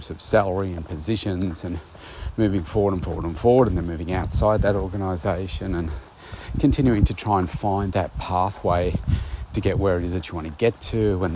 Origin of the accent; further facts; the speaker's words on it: Bendigo, Victoria, Australia; go back to my hometown of Bendigo and spend out the rest of my years there.